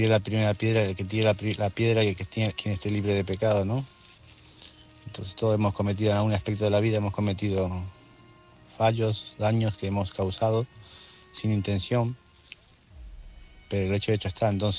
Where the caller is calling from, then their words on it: Barcelona, Catalonia, Spain; de Barcelona.